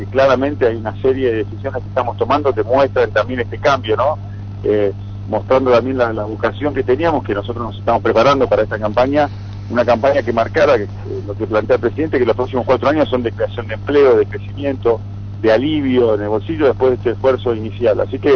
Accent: Argentina; somos muchísimos los argentinos

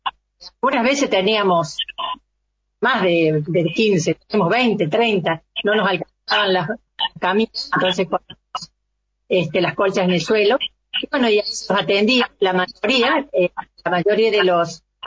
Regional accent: Villa María, Córdoba, Argentina; yo soy nativa de Villa María, ahí me recibí, mi primaria, mi secundaria y también carrera de enfermera profesional.

